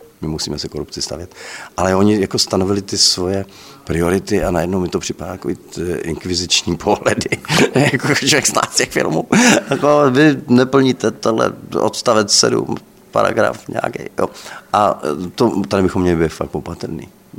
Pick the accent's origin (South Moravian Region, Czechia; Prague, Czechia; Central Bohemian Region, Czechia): Prague, Czechia; born there; Já jsem se narodil v Praze, úplně v centru Prahy, na Starém Městě